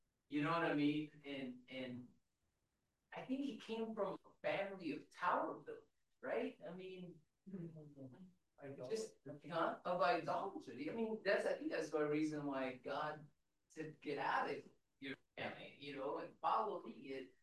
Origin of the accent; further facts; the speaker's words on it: Philippines; As a Filipino man, can I sing